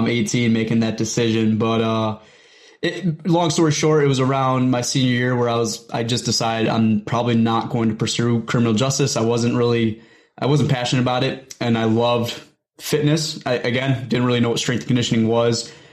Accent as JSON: {"language": "English", "town": "Rochester", "region": "New York", "country": "United States", "said": "So, yeah, I'm from Rochester, New York, and, you know, for your listeners, basically all I'm going to say is in between Buffalo and Syracuse."}